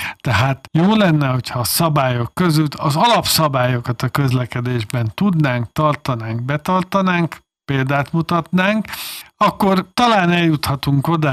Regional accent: Budapest, Hungary; born there; Budapest területén, szülőhelyemen elsősorban

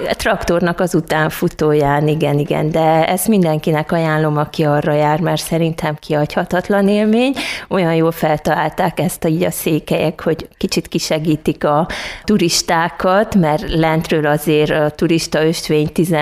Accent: Csíkszentkirály, Harghita, Romania; now in Kiskunhalas, Hungary; milyen szépen élnek még ma is a székelyek. És az, hogy az én szülőfalumban voltunk, és együtt látni a Csíkszentkirály

